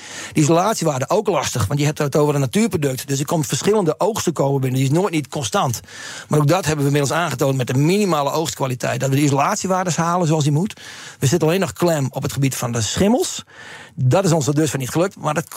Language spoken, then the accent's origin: Dutch; Netherlands; we zijn Nederlanders